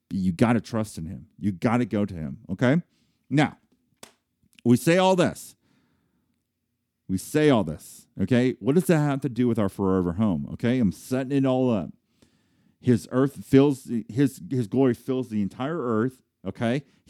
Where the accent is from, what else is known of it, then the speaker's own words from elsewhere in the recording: Fort Worth, Texas, United States; born there; now in Norman, United States; The fact that I was born in 1975 in Carswell Air Force Base in the middle of Fort Worth, that was a determination of God, right? So that I end up here in Norman, Oklahoma, married to Sarah, okay?